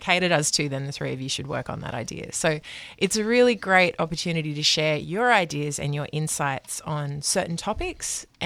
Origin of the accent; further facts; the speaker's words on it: Brisbane, Queensland, Australia; moved away; So I grew up in Brisbane and I moved here 15 years ago.